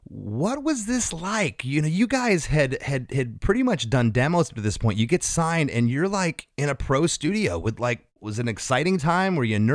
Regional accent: Detroit, Michigan, United States; I'm from the Detroit area, you guys are

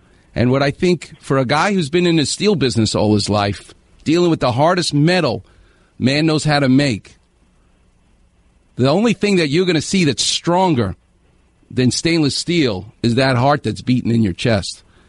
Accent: New York, United States; also born or lived in Victorville, United States; now in Temecula, United States; Yeah. I'm from New York. I live in Los Angeles. Everybody, they come. I live in Temecula, Dr. Clapper. I lived in Victorville.

